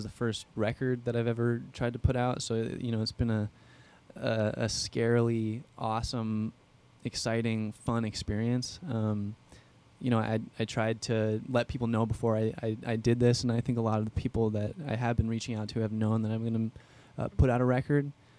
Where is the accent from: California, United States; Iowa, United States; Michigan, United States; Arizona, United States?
Arizona, United States; now in Minneapolis, United States; And Minneapolis, I'm originally from Arizona, but Minneapolis, Minnesota is awesome music scene